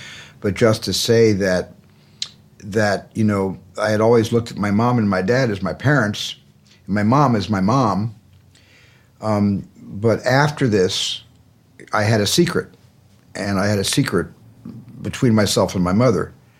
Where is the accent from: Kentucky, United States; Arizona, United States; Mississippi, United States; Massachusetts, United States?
Arizona, United States; in a family, in a large family growing up in Arizona. I identified culturally because we observed all the high holy days